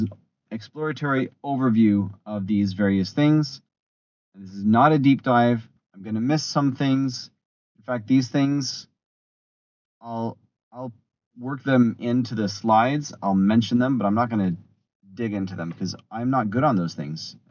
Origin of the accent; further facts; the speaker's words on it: Texas, United States; I always grew up being aware of that holiday because I grew up in Texas, and that was just part of the scene down there.